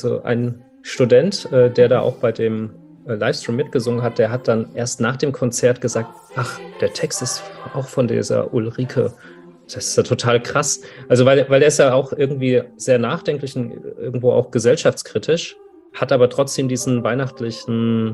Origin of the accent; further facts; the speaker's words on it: Frankfurt, Hesse, Germany; ich bin ja aus Frankfurt